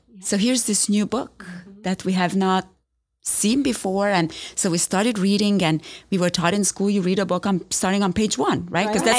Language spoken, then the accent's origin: English; Romania; English is a second language; I grew up in Romania, so nobody should be surprised by this accent that they hear, right? But growing up in Romania, we grew up under communism.